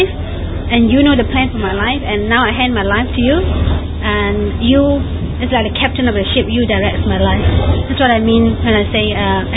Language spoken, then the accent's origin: English; West Malaysia, Malaysia; I come from West Malaysia, and I have been a Christian for 10 years. I accepted the Lord Jesus Christ at the age of 14